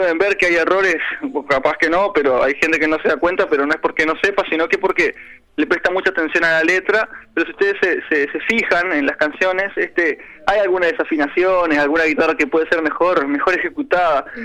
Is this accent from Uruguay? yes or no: yes; Rivera, Uruguay; now in Paysandú, Uruguay; Mi idea de venir a Paysandú, yo soy de Rivera, mi idea de venir a Paysandú fue poder tener alguna profesión